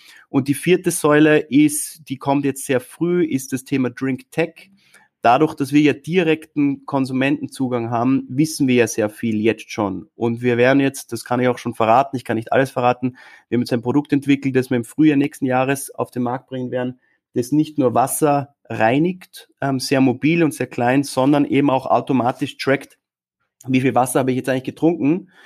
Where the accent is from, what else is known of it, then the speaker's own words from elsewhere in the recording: Austria; wir sind stolze Österreicher und versuchen eben aus Wien raus eine globale Marke zu bauen.